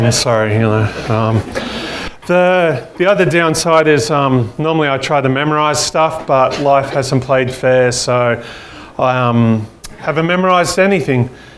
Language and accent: English; Bathurst, New South Wales, Australia; I grew up in Bathurst wearing Ugg boots, like driving Taranas.